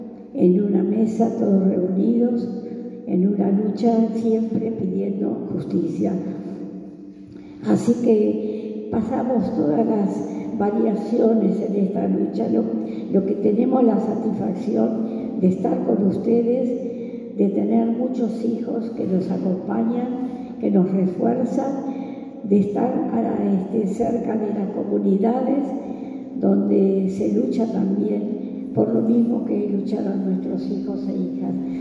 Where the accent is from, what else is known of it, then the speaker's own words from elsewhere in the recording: Argentina; tierras ancestrales que como argentinas no podemos dejar de reclamar